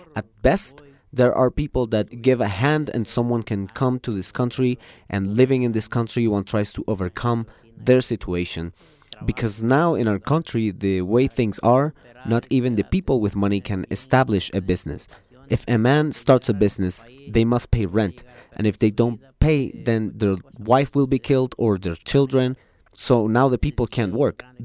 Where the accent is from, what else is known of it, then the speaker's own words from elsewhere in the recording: El Salvador; because we truly are Latinos, I am from El Salvador